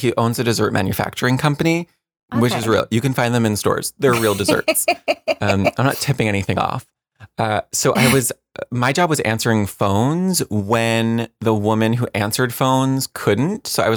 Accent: New Jersey, United States; No, my parents did. I grew up in New Jersey.

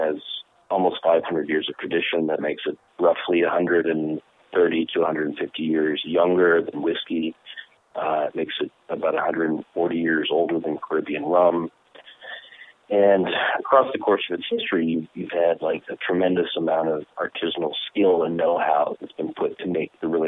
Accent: Texas, United States; I come from Texas, and it reminds me of the Texas Hill Country

